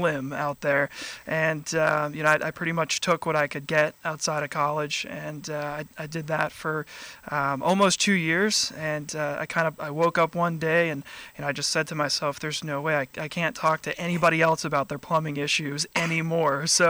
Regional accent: Naples, Florida, United States; Originally from South Florida, actually, Naples.

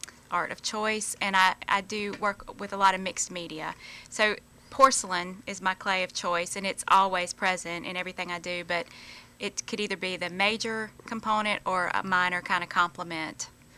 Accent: York, South Carolina, United States; now in Greenwood, United States; I'm originally from York, South Carolina. And I have been in Greenwood for 2 years. I'm starting my third year at Lander.

